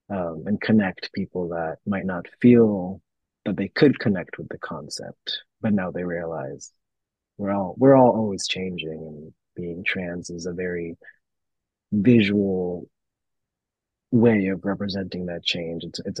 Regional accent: Chile; English is a second language; I'm pretty mixed. I grew up in Chile.

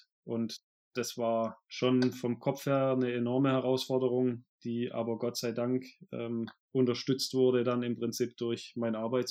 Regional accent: Baden-Württemberg, Germany; Und ich komme aus dem Schwabenland, da weiß man dann auch, wie man mit weniger klarkommt.

